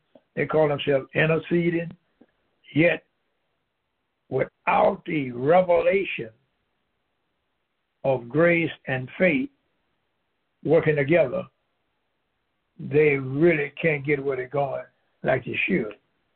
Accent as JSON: {"language": "English", "region": "Louisiana", "country": "United States", "said": "I'm from Louisiana."}